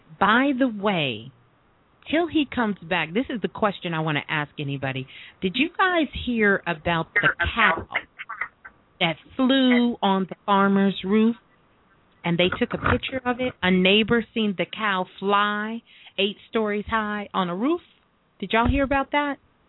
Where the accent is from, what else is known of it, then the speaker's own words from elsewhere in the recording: Brooklyn, New York, United States; I'm not a country girl. I'm from Brooklyn, so I'm not a country girl.